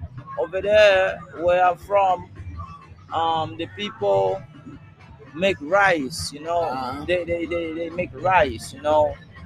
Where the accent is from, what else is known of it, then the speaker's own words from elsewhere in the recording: Artibonite, Haiti; I come from Altibonite.